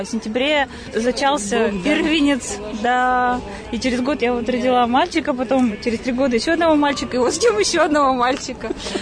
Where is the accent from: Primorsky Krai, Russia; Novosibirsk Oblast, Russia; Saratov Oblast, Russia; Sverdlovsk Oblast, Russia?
Sverdlovsk Oblast, Russia; Yekaterinburg; Ну, мы приехали из, из Екатеринбурга, в смысле, что из района, район отдаленный, да, академический.